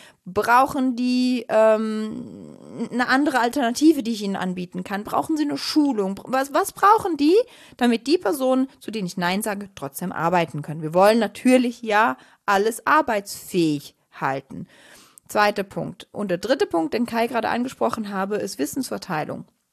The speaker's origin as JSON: {"language": "German", "country": "Switzerland", "said": "Ich bin Schweizerin"}